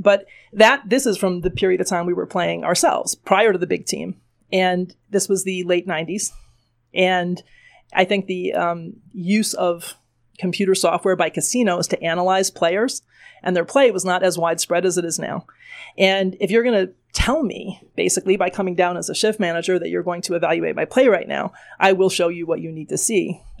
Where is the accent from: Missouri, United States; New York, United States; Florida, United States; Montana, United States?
New York, United States; I said, "Well, I'm from New York. I mean, I don't really understand that.